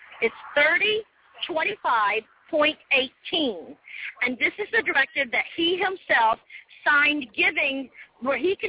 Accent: Daytona Beach, Florida, United States; from Daytona Beach.

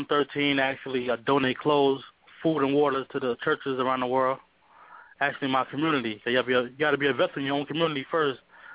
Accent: Brooklyn, New York, United States; For those who don't know, I'm from New York, Brooklyn originally, but I moved, migrated all over the damn place.

